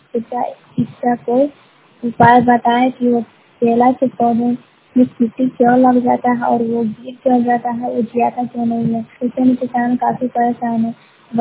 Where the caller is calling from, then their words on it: Sahwasi, India; सहवासी पंचायत से सहवासी विभाग से बोल रही हूँ।